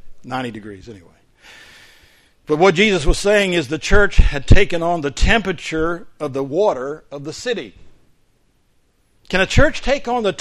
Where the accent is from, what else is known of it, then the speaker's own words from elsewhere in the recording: Florida, United States; I'm from Florida. I like iced tea.